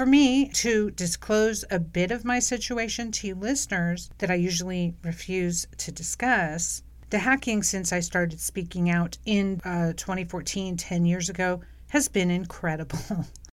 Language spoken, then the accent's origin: English; Long Beach, California, United States; Soon, other events in Las Vegas, I returned to my hometown, Long Beach.